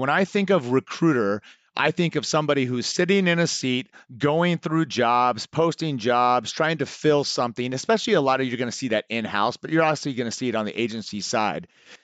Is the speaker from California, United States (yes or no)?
yes; California, United States; now in Arizona, United States; I'm originally from the Bay Area, came out here to go to ASU, played college basketball.